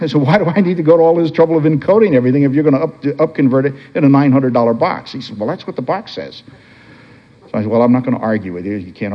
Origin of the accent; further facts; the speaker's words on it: New Jersey, United States; I'm from New Jersey. I'm outside of Philadelphia.